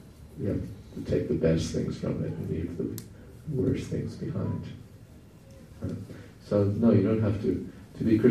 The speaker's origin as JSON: {"language": "English", "region": "New York", "country": "United States", "said": "And we come from New York, you know, and it's like, give me a break."}